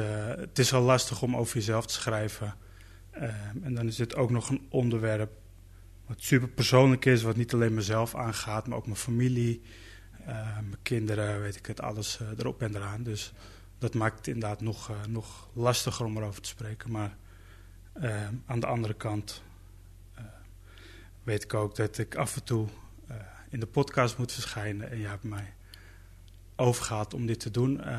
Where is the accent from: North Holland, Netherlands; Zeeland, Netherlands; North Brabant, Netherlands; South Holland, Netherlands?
North Holland, Netherlands; Zaandam; born there; Ik ben in Zaandam geboren, ja. Mijn opa die is eerst naar Nederland gekomen. Maar in tegenstelling tot heel veel Turkse migranten is hij in 1984 teruggegaan.